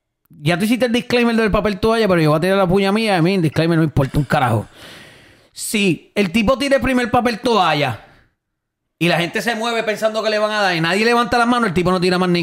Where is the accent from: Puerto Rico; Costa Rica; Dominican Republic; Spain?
Puerto Rico; Ponce; Yo que soy de Ponce, te puedo decir.